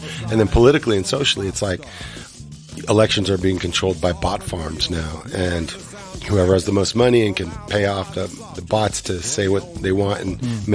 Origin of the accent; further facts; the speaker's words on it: United States; as a black kid growing up in America